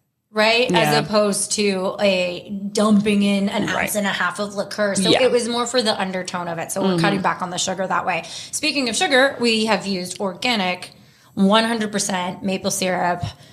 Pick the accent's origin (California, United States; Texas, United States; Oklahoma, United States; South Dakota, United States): Texas, United States; And I grew up in Texas, so same thing.